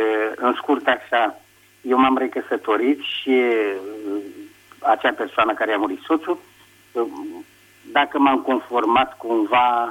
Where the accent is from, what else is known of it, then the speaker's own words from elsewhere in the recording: Modelu, Călărași County, Romania; Vă sunt din Călăraș, Comuna Modelu